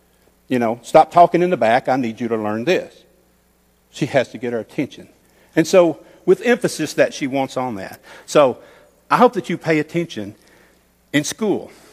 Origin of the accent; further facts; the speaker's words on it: the South, United States; we're all from the South, okay?